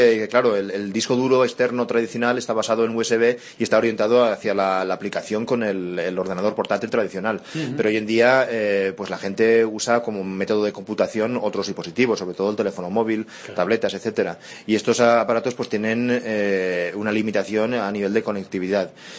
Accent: United States; born there; accent: North American; De Estados Unidos. Mis padres son españoles, pero yo nací en los Estados Unidos.

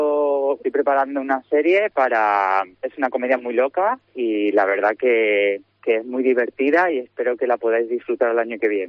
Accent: Plasencia, Extremadura, Spain; Pero sí que tengo muy presente mi tierra siempre, y bueno, me encantaría en algún momento pues poder hacer cositas allí y lanzar un poco la cultura placentina

